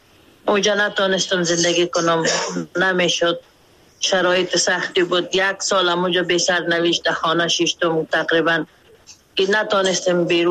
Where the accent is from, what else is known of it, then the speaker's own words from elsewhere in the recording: Mazar-i-Sharif, Balkh, Afghanistan; moved away as an adult; now in Pakistan; برآمدم از مزار شریف